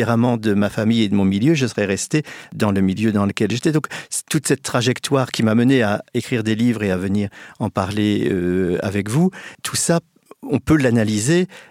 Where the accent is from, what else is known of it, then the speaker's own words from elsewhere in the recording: Reims, Grand Est, France; born there; où je suis né, à Reims, dans les années 50